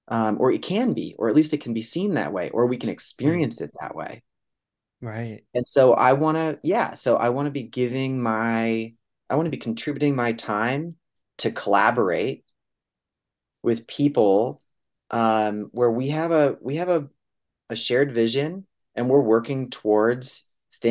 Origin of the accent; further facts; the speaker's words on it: California, United States; reducing CO2 emissions and being a Californian, improving fresh water use, right?